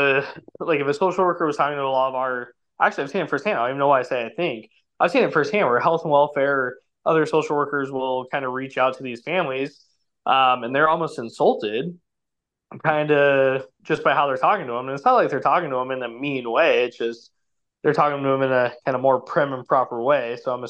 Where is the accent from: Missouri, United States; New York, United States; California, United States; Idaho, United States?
Idaho, United States; Once again, I'm from Idaho. I don't know how to read. It's like the south of the north.